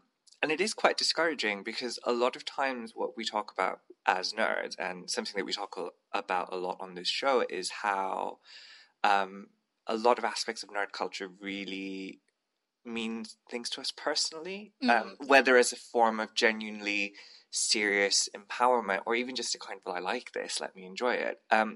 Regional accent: Bangladesh; but I grew up in Bangladesh where I didn't have a lot of access to many different comic books.

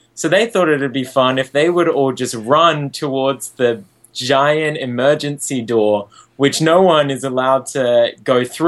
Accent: Queensland, Australia; Yeah, that'd be really cool to perform in, especially seeing as it's so close to my hometown.

